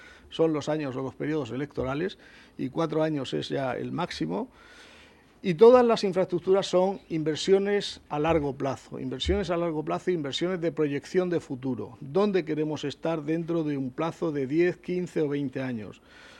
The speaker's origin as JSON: {"language": "Spanish", "region": "Region of Murcia", "country": "Spain", "said": "Como yo, como todos los murcianos, o como muchos murcianos, me siento decepcionado"}